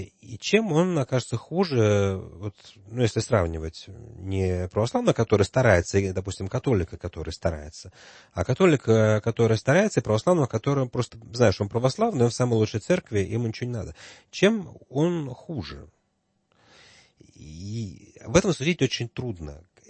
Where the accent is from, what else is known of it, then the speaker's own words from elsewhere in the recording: Russia; born there; За то, что мы родились в России, и нас покрестили в детстве, не спросив?